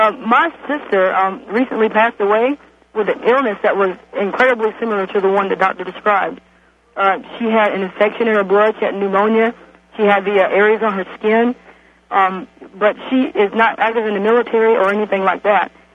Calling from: Greenville, South Carolina, United States; I'm from Greenville, South Carolina.

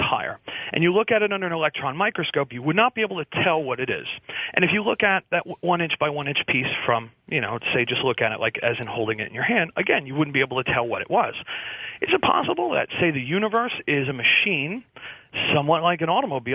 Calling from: Pennsylvania, United States; I'm calling from Pennsylvania.

